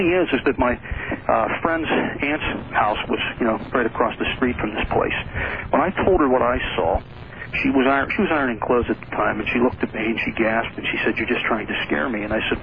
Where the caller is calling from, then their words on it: Pennsylvania, United States; I'm calling from Pennsylvania.